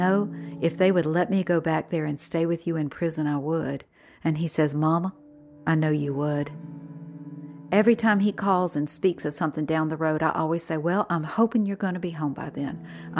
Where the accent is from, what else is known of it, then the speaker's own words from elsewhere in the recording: the South, United States; Oh, I grew up in the South. Storytelling is what you do.